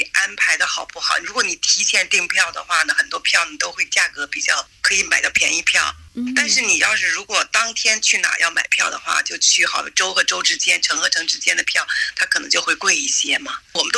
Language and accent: Chinese; Sydney, New South Wales, Australia; 我说我们是澳大利亚的，是在悉尼过来的。